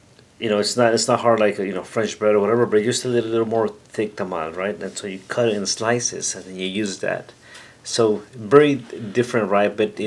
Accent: Hidalgo, Mexico; I am from Hidalgo, Mexico.

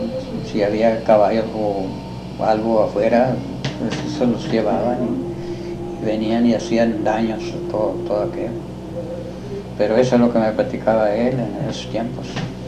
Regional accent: Laredo, Texas, United States; born there; yo nací en Laredo y fui bautizado en el rancho del Tordillo.

